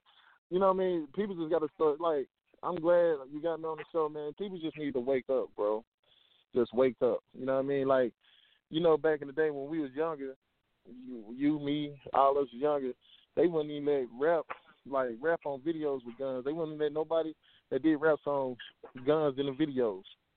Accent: the South, United States; growing up in the South, you always told, hey, man, you better go get a job.

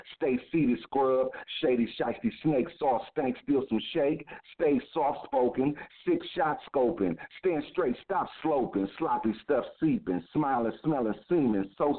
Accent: Pontiac, Michigan, United States; now in Louisville, United States; No, I'm from Pontiac, man. I ain't got nothing to do with Kentucky. I just stay out here right now, man. I'm from straight Pontiac, Michigan.

